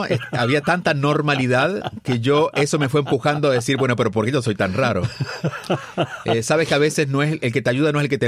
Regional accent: Villa Santa Rosa, Córdoba, Argentina; oficialmente nací en Córdoba, capital de la provincia de Córdoba, pero al día siguiente estaba en mi pueblo, que se llamaba Santa Rosa de Río Primero y ahora se llama Villa Santa Rosa, porque los pueblos también cambian. Un pequeño pueblo de unos, imagino en aquel momento, 3,000-4,000 habitantes

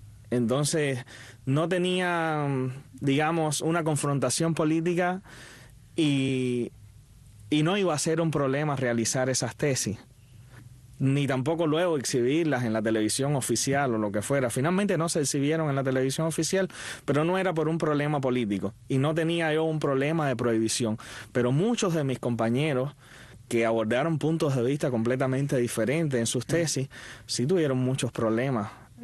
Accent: Vertientes, Camagüey, Cuba; born there; en el pueblo donde yo nací, en Vertientes

